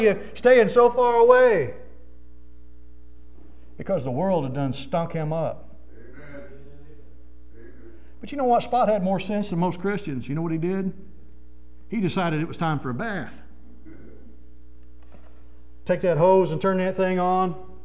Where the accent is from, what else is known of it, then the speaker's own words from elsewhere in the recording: Missouri, United States; Well, I'm from Missouri Hillbilly area. You know, our dogs run free.